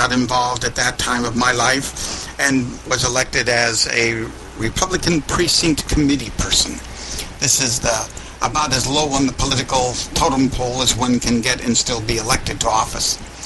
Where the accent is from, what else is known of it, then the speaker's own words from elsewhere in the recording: Oregon, United States; I'm originally from Oregon. Oregon has a citizen legislature.